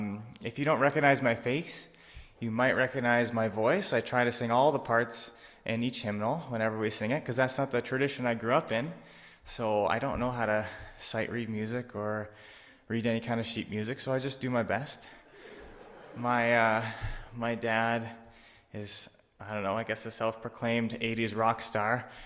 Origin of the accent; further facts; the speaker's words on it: Saskatchewan, Canada; it's because I'm from Saskatchewan, and most people there need a little bit more ministering too